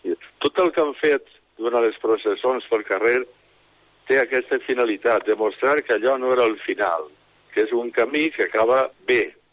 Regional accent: Cullera, Valencian Community, Spain; me regalaran els capellans del meu poble. Els rectors i vicaris de Cullera de la Germandat Sacerdotal me'l regalaren el baco

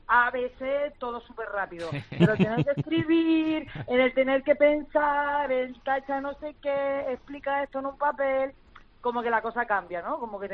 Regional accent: Spain; moved away; desde que más o menos salí de España, todo el día con la maleta

